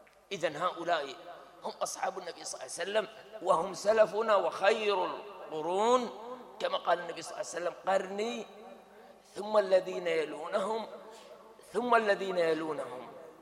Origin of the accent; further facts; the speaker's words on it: Kuwait; يحتفلون الآن حتى عندنا في الكويت